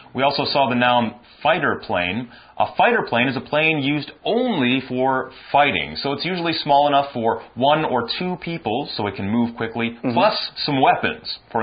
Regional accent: Canada; I'm from North America. I'm from Canada, so our pop music is very much influenced and mixed with American pop music.

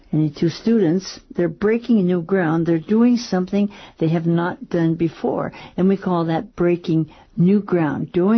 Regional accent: Seattle, Washington, United States; And I grew up in Seattle, and we had music in our family and in our lives.

